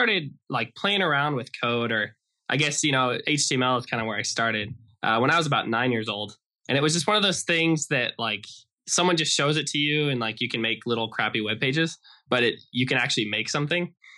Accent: Idaho, United States; Yes, I'm American. For those of you who don't know, the reason he's asking is because my company is Norwegian. And I'm American. I'm actually from Idaho.

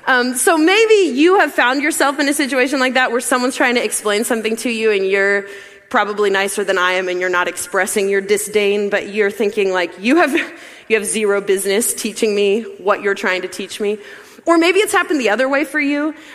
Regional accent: Pennsylvania, United States; So I grew up in Pennsylvania, and we just came to Columbus every once in a while to like visit my grandparents.

